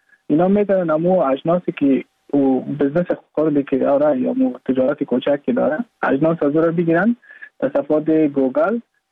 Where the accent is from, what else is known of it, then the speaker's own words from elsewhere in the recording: Mazar-i-Sharif, Balkh, Afghanistan; moved away as an adult; now in Goa, India; از مزار شریف هستم، از قریه شیرآباد که از قریه دورافتاده مزار شریف بخش میباشم که ما در سال 2019 ماه جون به هندوستان آمدم